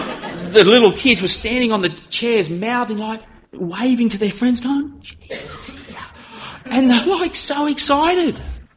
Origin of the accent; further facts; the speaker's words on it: East Coast, Australia; accent: lazy drawl; I'm from the East Coast and I have a really lazy drawl.